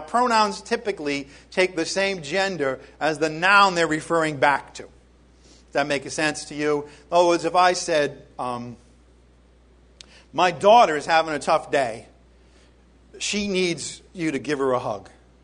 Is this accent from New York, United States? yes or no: no; Rhode Island, United States; I'm from Rhode Island.